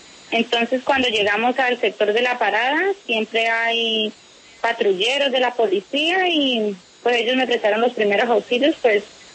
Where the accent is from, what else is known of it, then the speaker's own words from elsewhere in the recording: Colombia; yo soy colombiana.